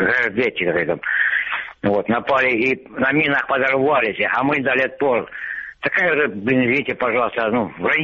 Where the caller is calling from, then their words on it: Ukraine; Я говорю с оккупированной территории.